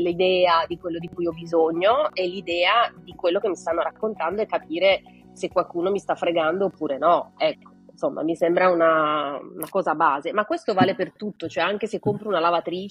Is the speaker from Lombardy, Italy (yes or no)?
yes; Lombardy, Italy; also born or lived in Piedmont / Marche; io vivo metà della mia vita in Piemonte, metà della mia vita nelle Marche, ok? Però non sono piemontese, nemmeno marchigiana, sono lombarda.